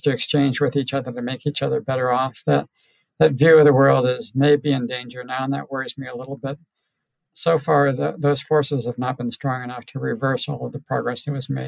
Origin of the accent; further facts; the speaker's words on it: Ohio, United States; my family is from West Virginia and I grew up in Ohio in the farm country, but close to, not far from the Rust Belt.